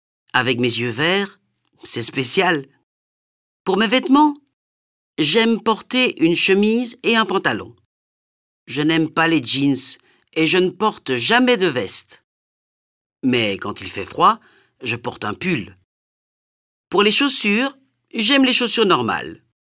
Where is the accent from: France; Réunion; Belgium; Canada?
Belgium; Namur, Wallonia; J'ai 11 ans. Je suis de Namur, en Wallonie. J'habite dans une maison. C'est une petite maison à 100 mètres de mon école. L'adresse est la rue Fumal, numéro 1.